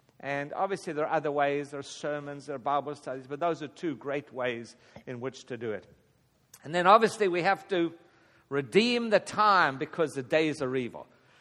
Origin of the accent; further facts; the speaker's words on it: South Africa; I grew up in South Africa where we had no TV.